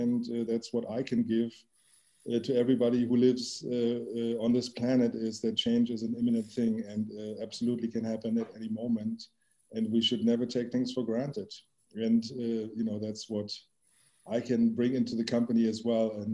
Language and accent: English; Berlin, Germany; I grew up in East Berlin, which of course was under communist rule.